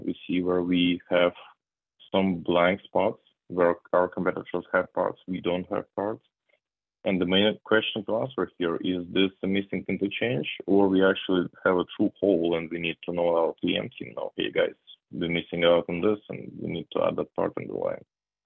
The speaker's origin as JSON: {"language": "English", "region": "Moscow", "country": "Russia", "second_language": "English", "said": "I came from Russia, from Moscow."}